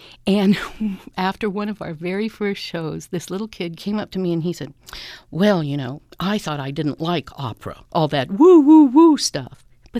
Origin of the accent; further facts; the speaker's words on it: Wyoming, United States; But I grew up in Wyoming, so it wasn't one of my choices to be an opera singer.